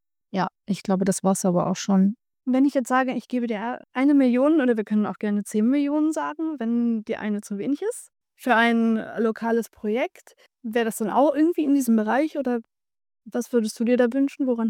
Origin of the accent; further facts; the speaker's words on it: Minden, North Rhine-Westphalia, Germany; born there; also born or lived in Hanover; ich bin geboren in Minden tatsächlich, habe meine Ausbildung hier gemacht und bin dann, hab in meiner Ausbildung meinen Mann kennengelernt. Und mit dem bin ich dann nach Hannover gegangen. Dort waren wir 10 Jahre